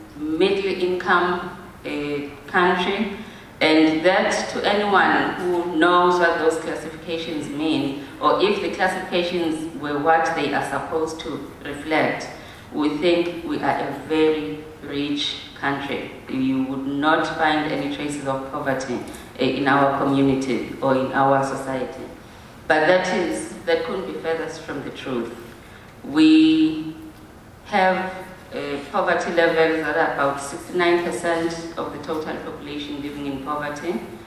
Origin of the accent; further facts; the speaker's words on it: Eswatini; I come from Swaziland, which is a country that is very small but very big and significant, in our opinion, big enough to matter. It's a kingdom, it's nestled between Mozambique and South Africa.